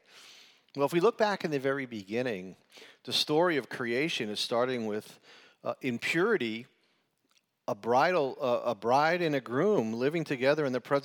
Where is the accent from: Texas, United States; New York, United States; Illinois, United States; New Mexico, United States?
New York, United States; and we're from New York.